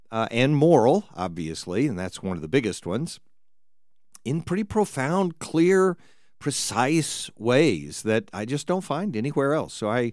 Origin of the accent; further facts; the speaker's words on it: the South, United States; I'm from the South, though.